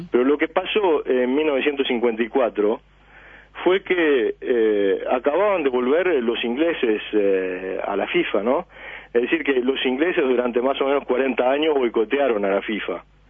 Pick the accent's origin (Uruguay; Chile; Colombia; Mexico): Uruguay; Montevideo; moved away as an adult; also born or lived in France; como uruguayo, y tengo las dos nacionalidades, puesto que mi padre dirigía el Liceo Francés en Montevideo, y yo los primeros 20 años de mi vida en Montevideo